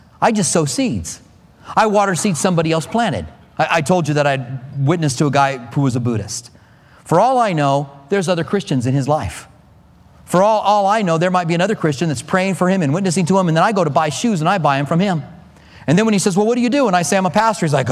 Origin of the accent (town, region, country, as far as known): Clinton, Iowa, United States; born there